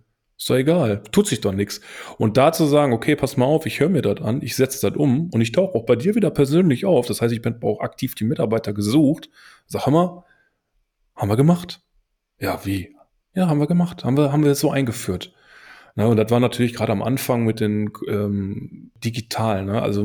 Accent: North Rhine-Westphalia, Germany; wirklich, ich komme aus dem Pott.

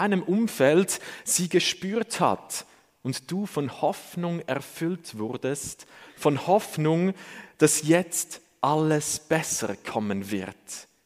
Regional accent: Zurich, Switzerland; bricht für das Zürcher Unterland, der Ort, wo ich aufgewachsen bin, eine Welt zusammen

